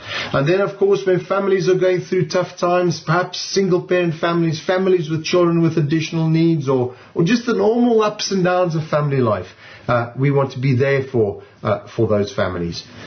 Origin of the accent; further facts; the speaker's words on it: South Africa; now in United Kingdom; I'm from South Africa, born and bred. I first came to the UK on a rugby tour to Cardiff in 1997.